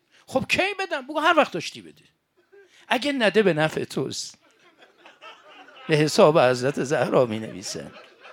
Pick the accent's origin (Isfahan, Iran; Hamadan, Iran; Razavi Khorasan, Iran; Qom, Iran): Razavi Khorasan, Iran; Mashhad; ما بچه مشهدیم